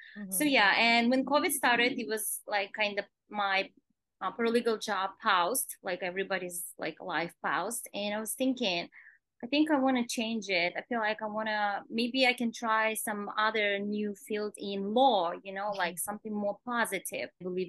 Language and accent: English; Kazakhstan; English is a second language; moved away as an adult; now in New York City, United States; I am originally from Kazakhstan. I live in US about 9 years, and about 6.5 years I live in New York City.